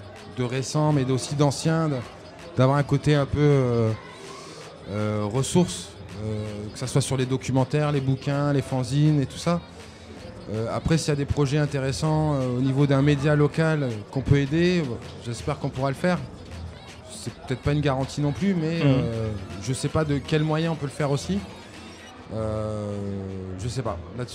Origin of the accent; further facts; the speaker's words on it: Lille, Hauts-de-France, France; je viens de Lille